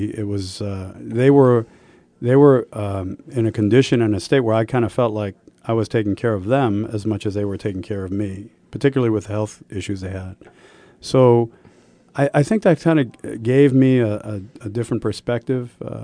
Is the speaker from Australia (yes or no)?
no; Bronx, New York, United States; That's what America promised when I was a kid growing up in the Bronx.